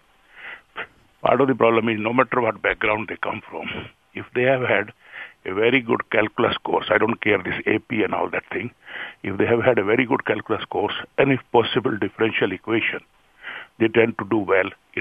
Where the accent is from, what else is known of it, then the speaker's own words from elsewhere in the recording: India; now in United States; And as you know, I'm a Indian, went to the school equal to Caltech at India, I went to Purdue